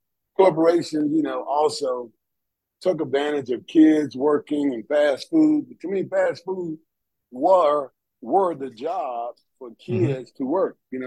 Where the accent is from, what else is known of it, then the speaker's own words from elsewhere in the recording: Atlanta, Georgia, United States; Yeah, growing up in Atlanta, with nine kids and being six out of nine, seven boys, well, eight boys and one girl, and being that middle child